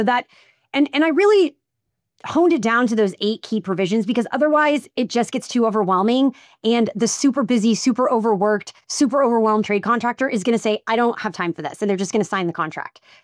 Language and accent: English; Missouri, United States; Missouri law, I'm from Missouri. That's why I know so much of this stuff. I'm not licensed to practice law there, but I grew up there.